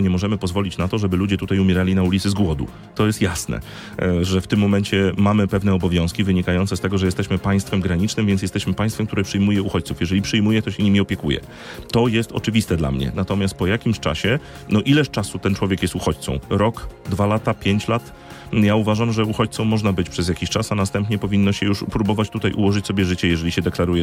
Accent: Pomeranian Voivodeship, Poland; Ja akurat jestem z Pomorza, to ja to widzę na trochę mniejszą skalę

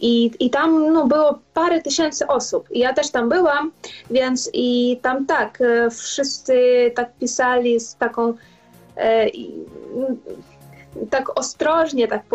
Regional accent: Ukraine; Polish is a second language; my Ukraińcy, my chcemy, żeby ta wojna skończyła się i my robimy wszystko, co my możemy.

